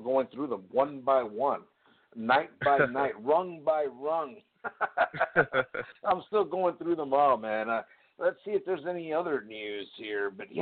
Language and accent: English; Houston, Texas, United States; And, you know, we're all from Houston.